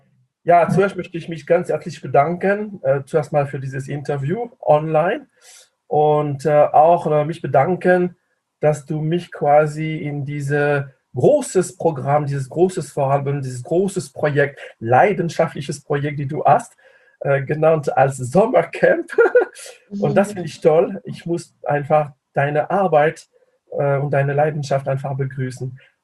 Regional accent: France; now in Tübingen, Germany; Ich bin Franzose. Ich lebe seit 35 Jahren demnächst in Tübingen. Ich habe Tübingen nie verlassen, naja, und ja, ich bin, in ein paar Wochen werde ich 62

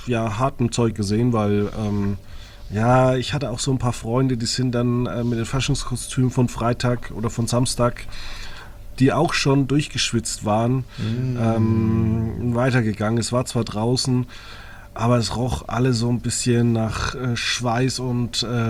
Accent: Margetshöchheim, Bavaria, Germany; Aus neben meinem Heimatdorf, Margitzürchheim.

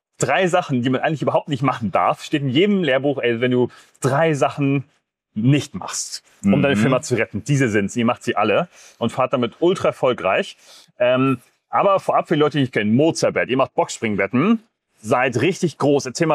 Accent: Northern Germany, Germany; ich komme ja aus Norddeutschland auf dem Dorf.

